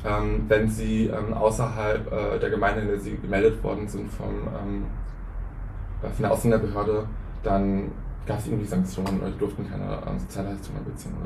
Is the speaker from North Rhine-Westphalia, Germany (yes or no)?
yes; Hünsborn, North Rhine-Westphalia, Germany; wenn du meine Heimat Hünsborn ansprichst